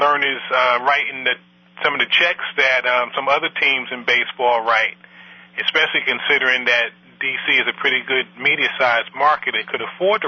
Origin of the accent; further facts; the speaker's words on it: Brooklyn, New York, United States; I grew up in Brooklyn, a Mets fan, and he's one of my heroes.